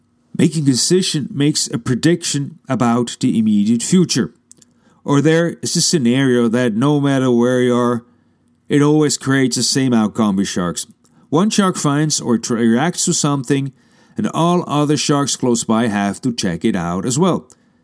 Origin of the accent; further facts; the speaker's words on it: Switzerland; I'm from Switzerland, which all too often turns into Sweden.